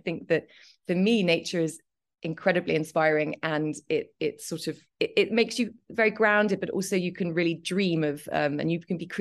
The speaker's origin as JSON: {"language": "English", "town": "Cambridge", "region": "East of England", "country": "United Kingdom", "tie": "born or raised there", "said": "I'm England. I was born in Cambridge. Can you hear the accent? slightly. Was born in Cambridge, and I grew up there, which was an amazing place to grow up in. I grew up on a farm"}